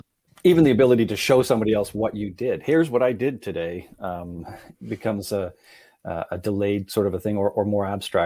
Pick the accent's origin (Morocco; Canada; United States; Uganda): Canada; Yeah, as a Canadian, I just don't even understand what those words that you just used.